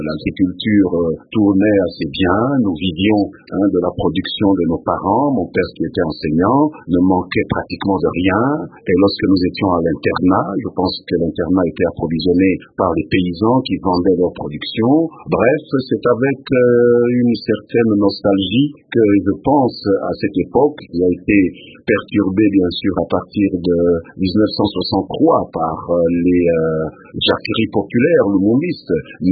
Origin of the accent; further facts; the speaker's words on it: Lodja, Sankuru, DR Congo; Je suis né au Sankourou, à Lodja spécifiquement, et j'ai fait toutes mes études primaires et secondaires dans cette partie du pays, d'où je suis sorti en 1971